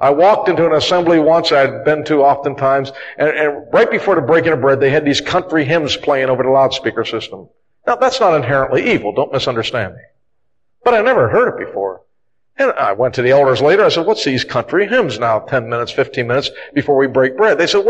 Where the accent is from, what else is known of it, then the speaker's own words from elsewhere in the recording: Pittsburgh, Pennsylvania, United States; born there; You understand, I was born in Pittsburgh, all right?